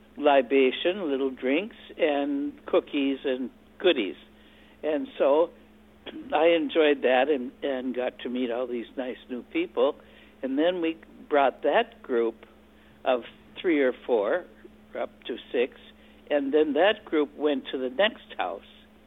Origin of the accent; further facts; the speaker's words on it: Minnesota, United States; now in Petersburg, United States; You know, I came from Minnesota, and I was up here in 1947 when I first came up here.